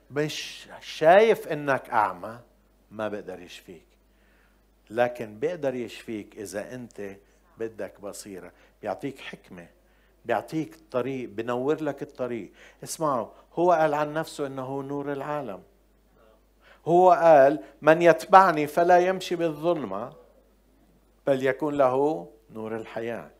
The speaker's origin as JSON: {"language": "Arabic", "country": "Jordan", "said": "بتعرف احنا من الأردن وعنا ملك حكيم وملك منيح"}